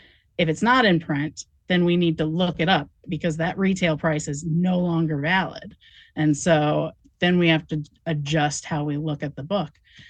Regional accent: Urbana, Illinois, United States; I grew up in Urbana.

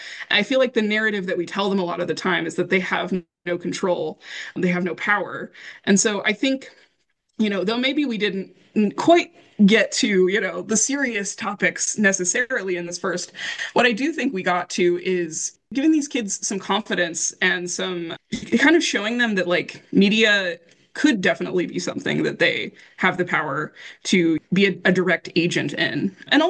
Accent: Indiana, United States; I grew up in Indiana

